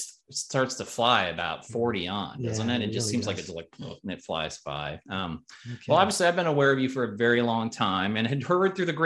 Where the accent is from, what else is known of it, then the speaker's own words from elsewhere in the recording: Nebraska, United States; and not just because I was from Nebraska